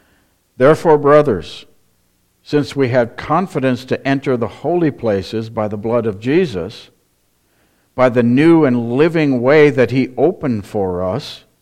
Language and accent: English; Midwest, United States; also born or lived in Florida; I grew up in the Midwest, most of you did.